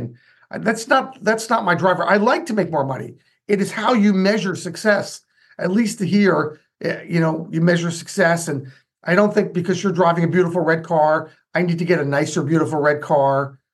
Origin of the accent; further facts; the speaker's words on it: New Jersey, United States; I grew up in New Jersey, United States, in a blue-collar type of home, middle-class blue-collar, we call that.